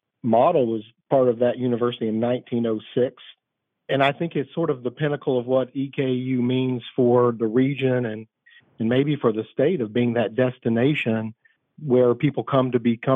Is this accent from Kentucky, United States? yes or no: yes; Pikeville, Kentucky, United States; also born or lived in Montgomery County; I grew up in Pikeville and came to the university to become a teacher